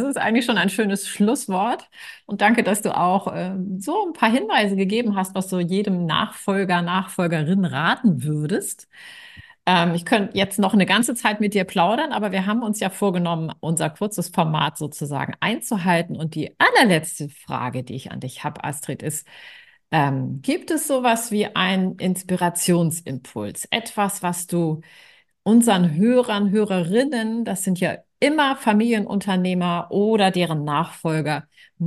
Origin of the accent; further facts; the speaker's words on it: Hamburg, Germany; Wir sind ja beide Hamburger.